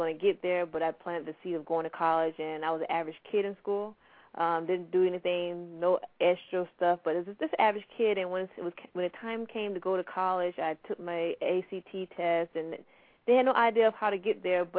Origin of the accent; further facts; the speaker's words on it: St. Petersburg, Florida, United States; born there; Well, actually, the first starting out in St. Pete, I was born in St. Petersburg